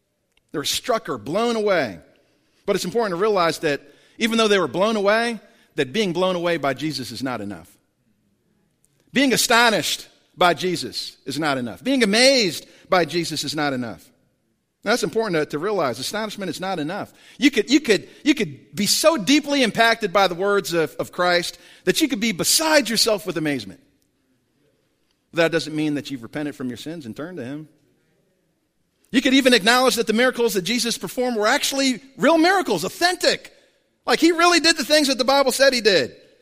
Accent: Albany, New York, United States; accent: upstate; It's like, "I'm from here." I'm from here, but I've been you know, out and about so much, like, you know, I've just lost my upstate accent.

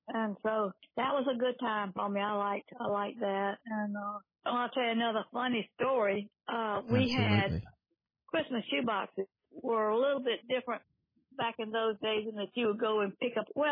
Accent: Philippines; born there; moved away; My daddy was a medical missionary to the Philippines, and so I was born in the Philippines, and he delivered me there.

